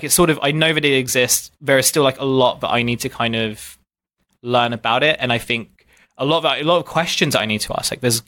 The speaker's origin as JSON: {"language": "English", "town": "Dartford", "region": "South East England", "country": "United Kingdom", "tie": "born or raised there", "said": "I grew up in Dartford. It's a very kind of white, secularish place."}